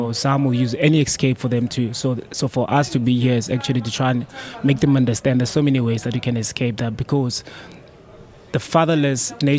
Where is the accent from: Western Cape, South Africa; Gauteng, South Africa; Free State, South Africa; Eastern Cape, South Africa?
Gauteng, South Africa; Soweto; We're from Soweto. So for us to come back here and share stories with the boys actually from Soweto